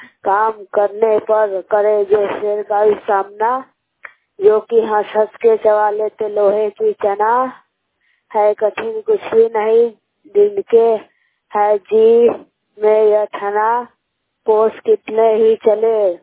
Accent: Matnawa, Bihar, India; मैं मतनावा गांव की निवासी हूँ। मेरे जिले का नाम वैशाली है।

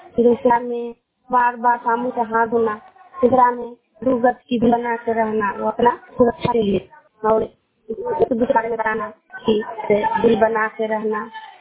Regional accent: Musahari, Bihar, India; मैं मुसहरी राधा नगर की निवासी हूँ।

